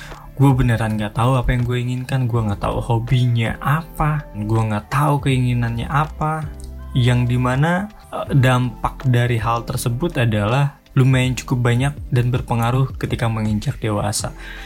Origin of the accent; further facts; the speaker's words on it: Purwakarta, West Java, Indonesia; 27 tahun hidup di kebanyakan pedesaan, hidup di Purwakarta, lahir di Purwakarta, sekolah di Purwakarta